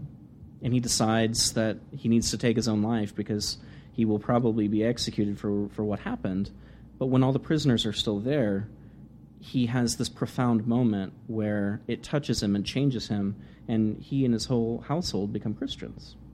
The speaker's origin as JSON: {"language": "English", "country": "United States", "tie": "born or raised there", "said": "I'm an American, and I grew up in America"}